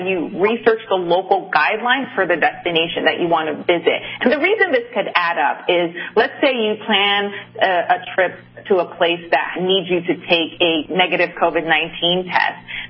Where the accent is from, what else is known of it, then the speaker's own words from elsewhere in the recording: Los Angeles, California, United States; I grew up in Los Angeles, and our family was on the East Coast.